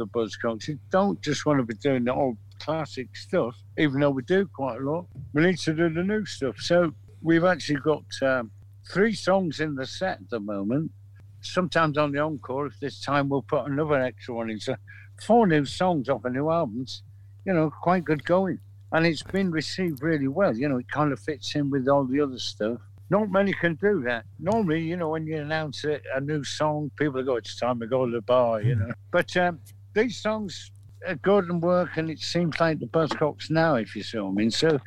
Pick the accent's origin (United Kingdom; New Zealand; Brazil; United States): United Kingdom; Manchester, North West England; We're from Manchester. It's like coming from New Jersey or something.